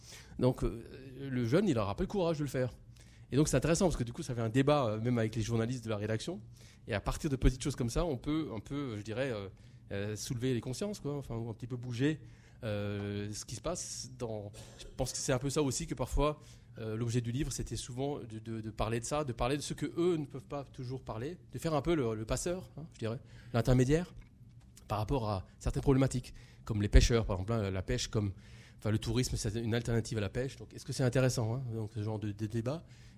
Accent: France; en tant que Français, je dirais fils des Lumières et de la Révolution

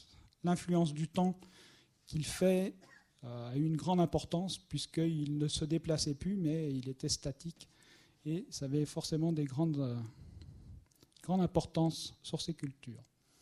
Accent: Pézé-le-Chat, Nouvelle-Aquitaine, France; born there; now in Châteauroux, France; je me suis rapproché de ma région d'origine puisque je suis poitevin, je suis né à Pézé-le-Chat dans les Deux-Sèvres le 4 février 1956.

